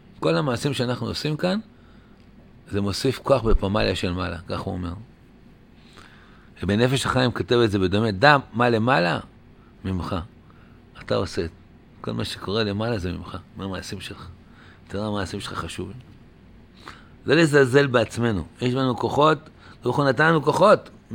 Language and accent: Hebrew; Jerusalem, Jerusalem District, Israel; אני ירושלמי, כן. אבל אני לא ירושלמי עצלן